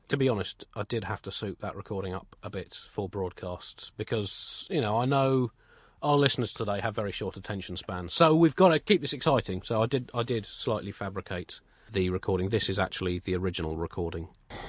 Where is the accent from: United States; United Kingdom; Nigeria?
United Kingdom; Because we're British. Not even the tectonic shifts of the Earth's crust can shake our national equilibrium.